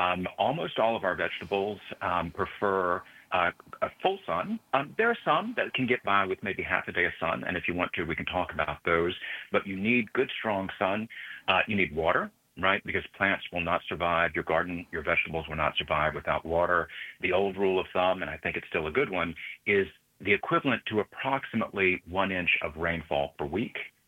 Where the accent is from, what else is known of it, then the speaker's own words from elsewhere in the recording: the South, United States; So I'm a Southerner.